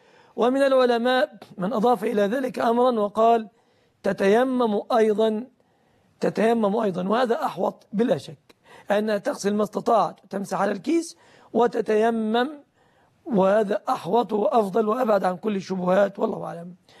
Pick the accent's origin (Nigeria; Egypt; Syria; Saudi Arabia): Egypt; إلى بلادنا مصر